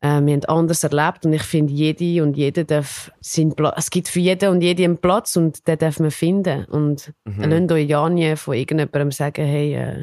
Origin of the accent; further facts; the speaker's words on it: France; now in Switzerland; ich bin ja aus Frankreich gekommen